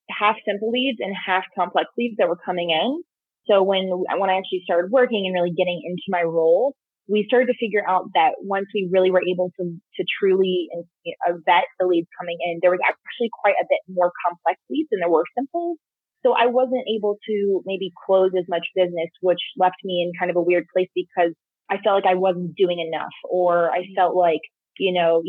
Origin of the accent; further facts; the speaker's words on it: Tampa, Florida, United States; moved away as an adult; now in Denver, United States; I moved here to Denver from Tampa, Florida, originally for this role back in 2017